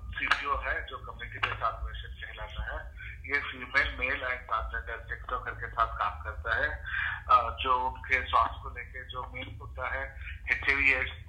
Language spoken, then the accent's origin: Hindi; Mysore, Karnataka, India; मैं मैसूर से हूँ